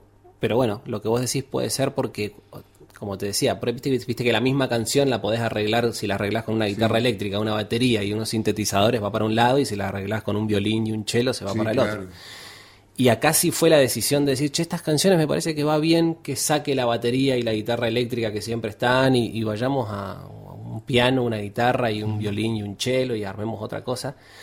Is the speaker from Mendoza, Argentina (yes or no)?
yes; San Rafael, Mendoza, Argentina; born there; also born or lived in Buenos Aires; yo nací en San Rafael y después estuve acá en Mendoza capital 2 años más o menos y después ya me fui a Buenos Aires